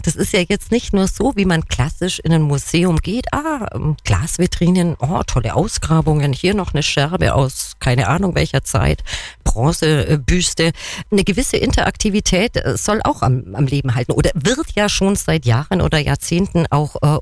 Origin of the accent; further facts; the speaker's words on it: Kempten, Bavaria, Germany; born there; Ich bin ja gebürtige Kemptnerin, also eine gebürtige Allgäuerin